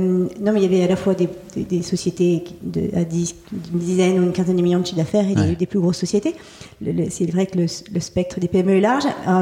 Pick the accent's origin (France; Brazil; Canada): France; Paris, Île-de-France; Je suis donc née à Paris et où j'ai grandi, entourée donc de beaucoup de bruit